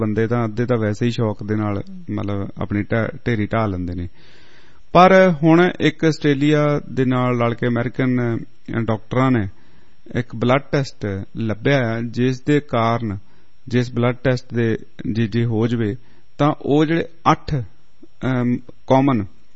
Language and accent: Punjabi; Punjab, India; ਅਸੀਂ ਪੰਜਾਬ ਤੋਂ ਵੀ ਆਏ ਹਾਂ